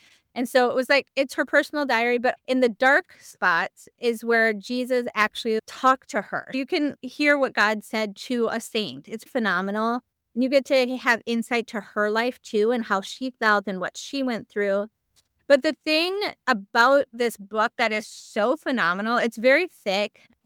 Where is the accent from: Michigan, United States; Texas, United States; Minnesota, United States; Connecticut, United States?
Minnesota, United States; I knew I was living in Virginia and I'm from Minnesota.